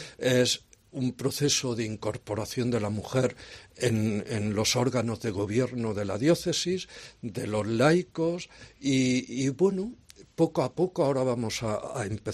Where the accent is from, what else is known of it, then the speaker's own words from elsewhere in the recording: Region of Murcia, Spain; Bueno, mi tierra vive en la calle. Murcia es algo muy externo, porque prácticamente todo el invierno puedes comer en la calle, puedes.